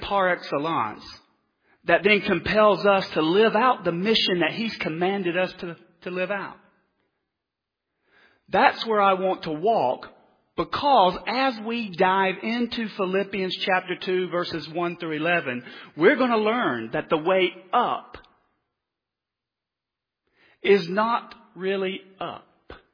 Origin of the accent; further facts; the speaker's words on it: North Carolina, United States; and then my home state of North Carolina.